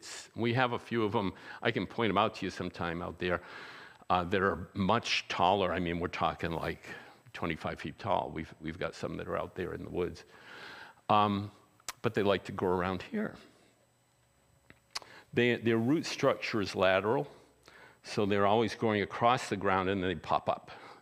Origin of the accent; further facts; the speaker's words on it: United States; I'm half Jewish. Whoopee! You know, it doesn't matter. I'm an American.